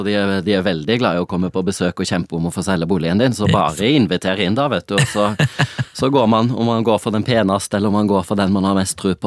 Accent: Vestland, Norway; Ja, det forblir når jeg hjemme I Sogn da, på ferie.

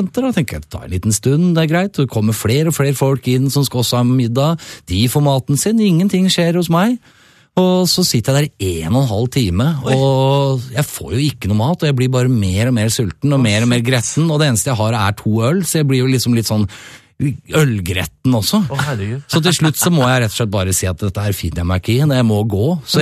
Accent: Oslo, Norway; I Oslo Vest, der jeg vokste opp rundt Holsetter og Uranienborg-rock og Fageborg-rock og sånne ting.

